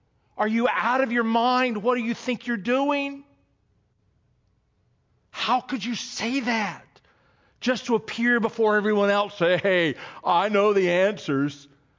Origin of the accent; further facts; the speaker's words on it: North Carolina, United States; also born or lived in New York; I was raised in Eastern North Carolina.